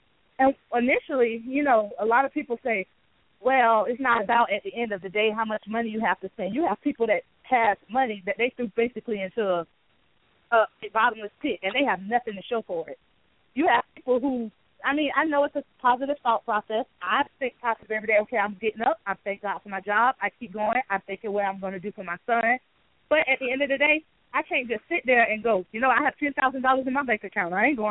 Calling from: Jacksonville, Florida, United States; I'm coming from Jacksonville.

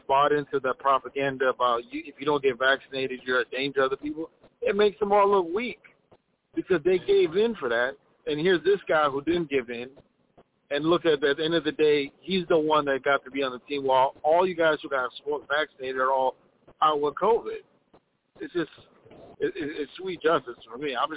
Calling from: Minneapolis, Minnesota, United States; from Minneapolis.

